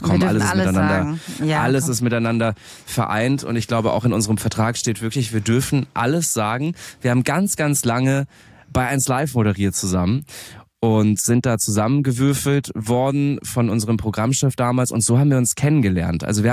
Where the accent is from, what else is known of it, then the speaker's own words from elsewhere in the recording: Munich, Bavaria, Germany; ich komme aus München ursprünglich